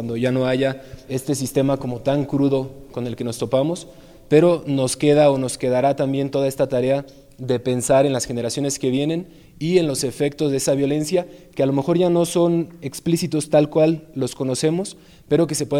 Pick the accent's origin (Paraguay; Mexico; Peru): Mexico; a nosotros como mexicanos nos hace mucho ruido